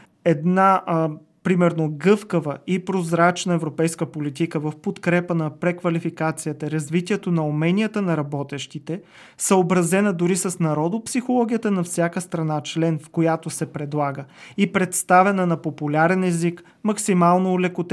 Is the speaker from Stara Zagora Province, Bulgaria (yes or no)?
yes; Stara Zagora, Stara Zagora Province, Bulgaria; отново в родния ми град Стара Загора.